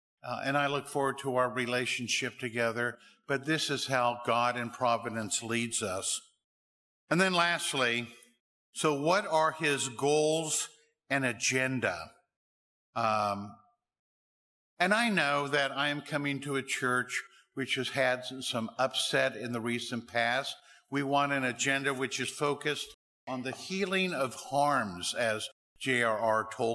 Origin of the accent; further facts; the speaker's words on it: Wichita, Kansas, United States; When I was a little kid, I grew up in Wichita, Kansas.